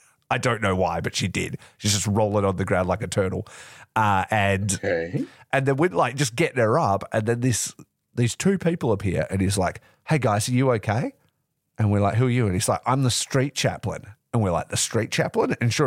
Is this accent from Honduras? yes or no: no; Western Australia, Australia; I have to say it because I'm West Australian and I fucking doing my country proud.